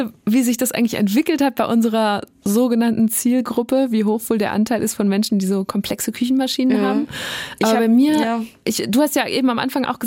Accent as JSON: {"language": "German", "region": "North Rhine-Westphalia", "country": "Germany", "tie": "born or raised there", "said": "das kenne ich auch noch aus meiner Heimat im Münsterland"}